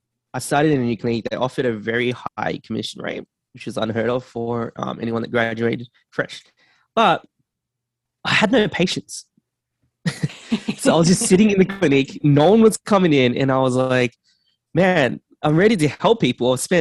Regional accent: Sydney, New South Wales, Australia; I'm from Sydney, Australia.

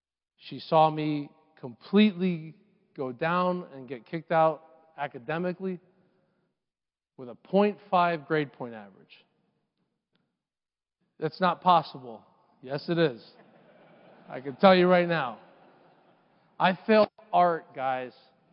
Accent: Florida, United States; And growing up in South Florida, you also come up with many things that, unfortunately, people start to get lost in.

